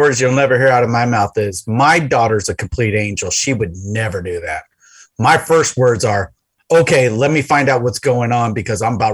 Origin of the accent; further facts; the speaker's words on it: San Diego, California, United States; I grew up in San Diego as a little kid, and you know what they had?